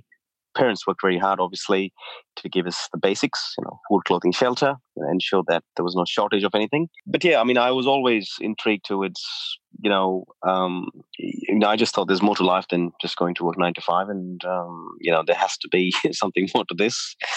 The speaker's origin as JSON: {"language": "English", "country": "India", "said": "Originally, I come from India, and I'm in IT."}